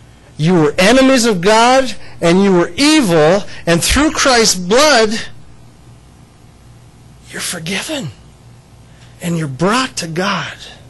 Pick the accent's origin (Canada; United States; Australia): Canada; I'm from Canada, and every day there's things in Canada that you can see.